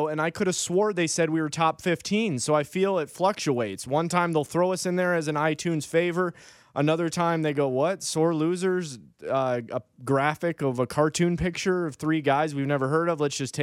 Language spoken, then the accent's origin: English; Michigan, United States; Even though I was from Michigan, we didn't have hockey.